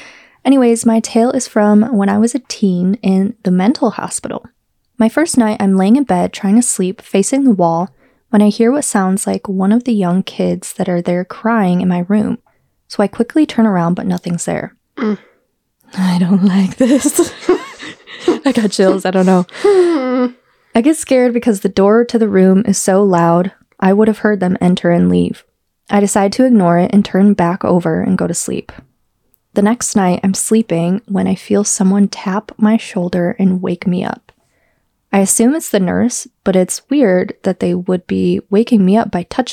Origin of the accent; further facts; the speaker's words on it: Ohio, United States; now in Michigan, United States; I had the misfortune of being born and raised in Ohio.